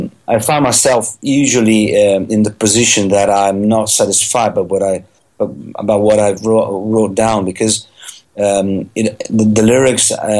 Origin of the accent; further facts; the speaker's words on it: Italy; I'm a British citizen actually. Although I was born and raised in Italy, my mum comes from Manchester.